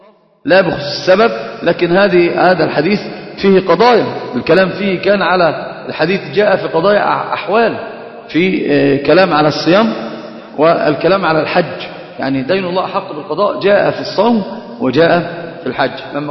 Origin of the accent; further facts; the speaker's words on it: Egypt; حتى تجد المثل عندنا في مصر في كثير من العادات والتقاليد